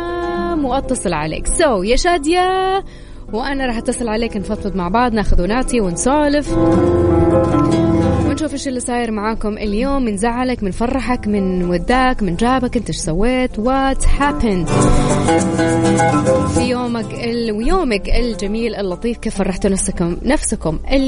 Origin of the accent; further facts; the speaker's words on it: Jeddah, Makkah Province, Saudi Arabia; خنشوف عندنا في جدة الله أكبر 35،